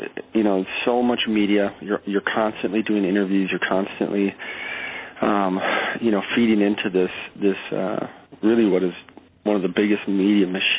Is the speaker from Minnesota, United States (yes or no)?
yes; Hastings, Minnesota, United States; I grew up in Hastings, Minnesota, which is a small river town, just a fantastic community